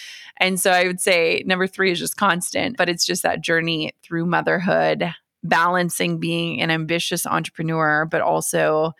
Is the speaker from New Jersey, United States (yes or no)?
no; Minnesota, United States; I grew up in Minnesota. My parents worked the same jobs for 30 years.